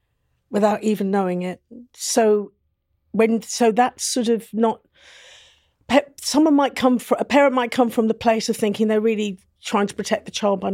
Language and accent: English; Newcastle upon Tyne, North East England, United Kingdom; now in London, United Kingdom; I come from Newcastle and my upbringing, oh, that's a real good question. My dad was originally born in Malaya, but he's Sri Lankan. And my mother is from Newcastle and they got married and split up when I was 7. So I'm mixed race.